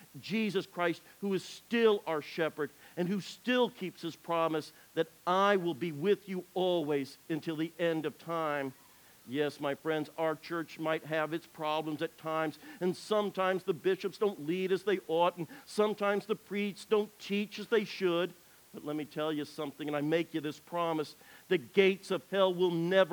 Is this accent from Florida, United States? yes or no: no; Georgia, United States; Now, as many of you know, I grew up here in Georgia.